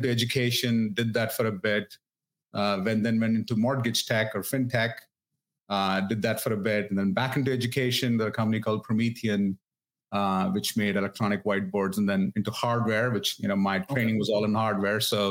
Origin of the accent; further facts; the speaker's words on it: Mumbai, Maharashtra, India; now in United States; So I'm born and raised in India. I grew up in a town called Bombay, Mumbai these days.